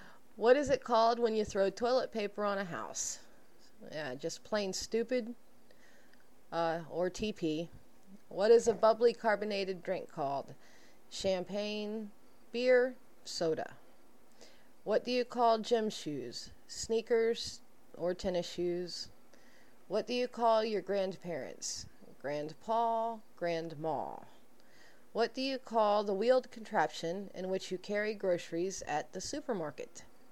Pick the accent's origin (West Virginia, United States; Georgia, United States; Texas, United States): West Virginia, United States; Buckhannon; I'm from Buchanan, West Virginia, in the United States.